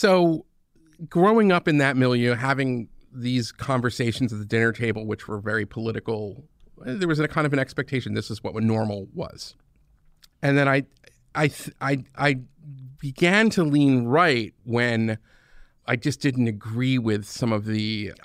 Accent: Philadelphia, Pennsylvania, United States; growing up in Philadelphia, you had the advantage of Power 99, which is a radio station, and they had one hip hop show on Sundays

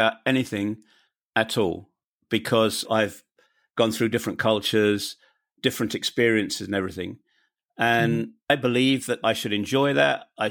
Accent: United Kingdom; accent: British; My two grandsons now make fun of their parents and are about to make fun of me because of my British accent, because they speak with a New Jersey accent.

